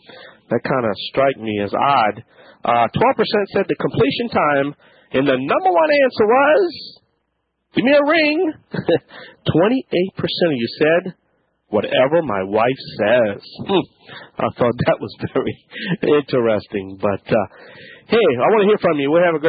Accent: Louisiana, United States; from the Bayou Land.

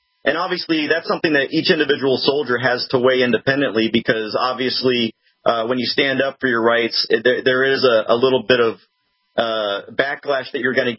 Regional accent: Texas, United States; I'm a citizen first. I'm a Texan first.

